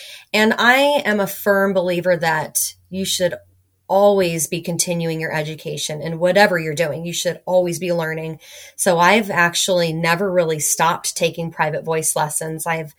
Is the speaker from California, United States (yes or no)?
yes; California, United States; So I grew up in California.